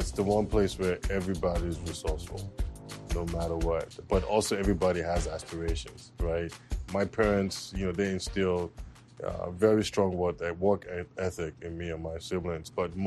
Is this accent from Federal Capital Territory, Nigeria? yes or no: no; Lagos, Nigeria; It was fantastic growing up in Lagos.